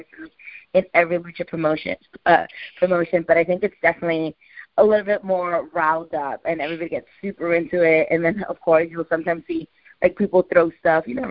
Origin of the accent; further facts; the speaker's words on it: Mexico; English is a second language; feel like my Mexican heritage plays a big part of who I am. I'm very proud of being a Latina, especially being a bilingual. I mean, I grew up in Mexico, English is my second language.